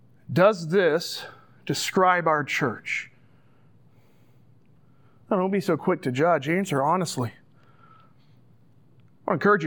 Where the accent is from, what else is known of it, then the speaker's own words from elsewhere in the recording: Georgia, United States; Growing up in Georgia, Jeff Foxworthy was a name that I heard often.